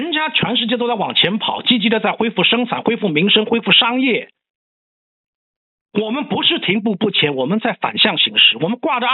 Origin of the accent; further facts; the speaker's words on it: Shanghai, China; 你还要我们上海人怎么样？